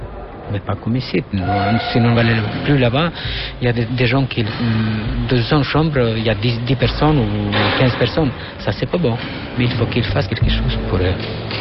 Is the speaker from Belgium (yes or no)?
no; Kosovo; now in France; J'ai 40 ans, je viens de Kosovo.